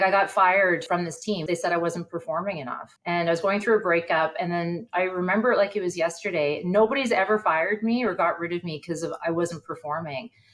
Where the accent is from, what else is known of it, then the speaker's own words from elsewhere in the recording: Kingston, Ontario, Canada; I grew up in Kingston, Ontario, and my parents were both military and ex-military, and I'm the youngest of five.